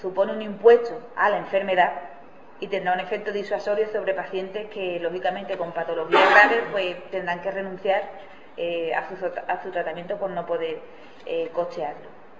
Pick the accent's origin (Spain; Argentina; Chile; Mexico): Spain; Jerez de la Frontera, Andalusia; Yo también soy natural de Jerez, soy también jerezana